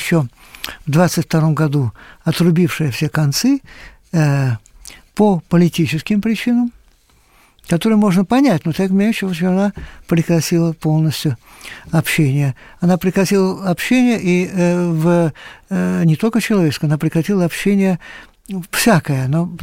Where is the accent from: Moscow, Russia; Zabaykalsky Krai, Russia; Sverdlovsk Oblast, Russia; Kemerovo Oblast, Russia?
Moscow, Russia; now in Italy; я хотел бы добавить, что я живу в Северной Италии. Это верно, я москвич.